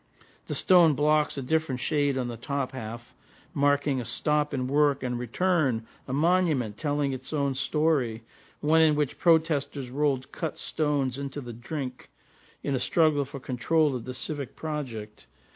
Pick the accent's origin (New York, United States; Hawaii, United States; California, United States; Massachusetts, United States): Massachusetts, United States; Dracut; Where I grew up in Draket, which town just outside of Lowell